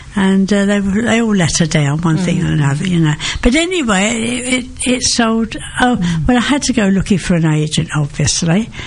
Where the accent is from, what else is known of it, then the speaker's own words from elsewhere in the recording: London, United Kingdom; I suppose you can hear my accent a bit. I am an East Ender and proud